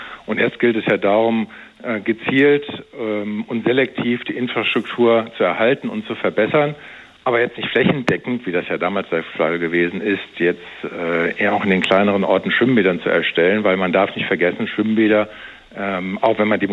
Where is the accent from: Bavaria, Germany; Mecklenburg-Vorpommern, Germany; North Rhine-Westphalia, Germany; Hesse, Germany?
Hesse, Germany; Frankfurt; Also bleiben wir beim Beispiel Frankfurt. Die Stadt wird weiter wachsen, meine Heimatstadt